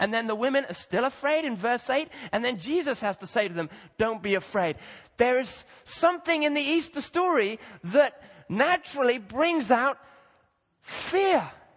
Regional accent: Kenya; I remember I grew up in Kenya.

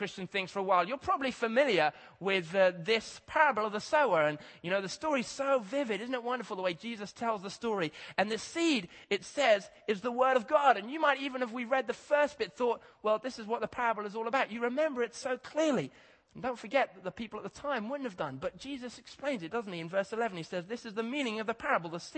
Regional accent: Kenya; but as I said, I grew up in Kenya where they get these black kites.

